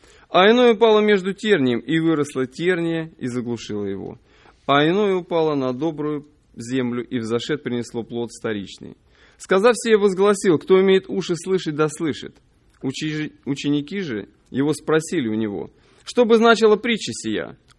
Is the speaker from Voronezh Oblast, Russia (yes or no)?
yes; Voronezh, Voronezh Oblast, Russia; now in United States; Сам я приехал из Воронежа. В Америке 2,5 года.